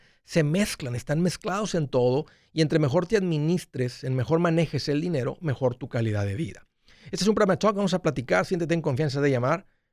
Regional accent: Matamoros, Tamaulipas, Mexico; vamos a decir que eres de un área por donde yo soy, de Matamoros

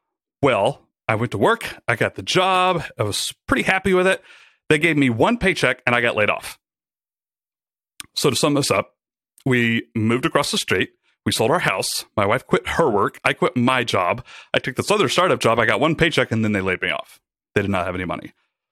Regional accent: Rome, Georgia, United States; I took a job with a startup back in my hometown, Rome, Georgia. I was living in Atlanta at the time

